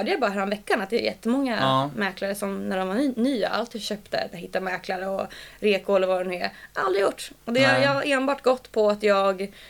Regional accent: Stockholm, Stockholm County, Sweden; Nu säljer jag ju mest i Bromma som sagt, för det är där jag är born and raised, så att jag är väldigt partisk till Bromma som stadsdel.

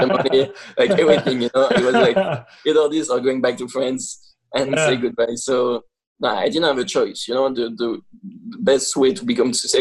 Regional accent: Nice, Provence-Alpes-Côte d'Azur, France; English is a second language; moved away as an adult; now in Los Angeles, United States; So, yeah, I moved like here like in 2012, like 8 years ago. I'm from France, Nice.

